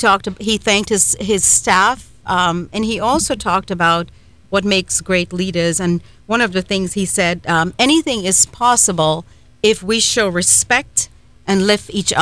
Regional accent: Trinidad & Tobago; now in United States; And I'm from Trinidad and Tobago.

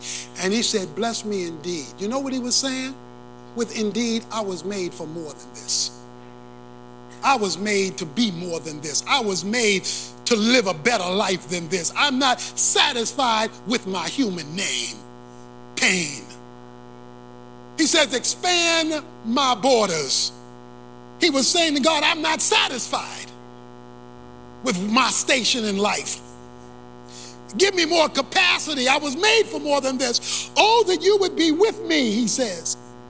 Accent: Baltimore, Maryland, United States; born or raised there

